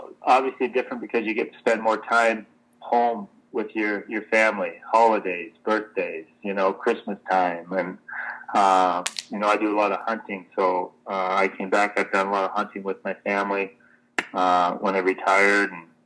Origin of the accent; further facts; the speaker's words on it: Canada; being a Canadian boy, to play somewhere in Canada would have been great.